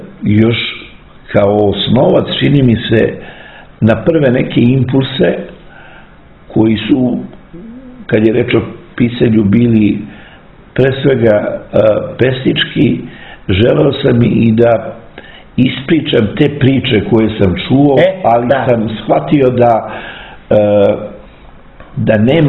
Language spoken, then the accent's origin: Serbian; Kraljevo, Šumadija and Western Serbia, Serbia; now in Belgrade, Serbia; iz Kraljeva, odakle sam potekao i gde sam rastao, sam došao u Beograd, gde i sada živim, gde sam stvorio porodicu.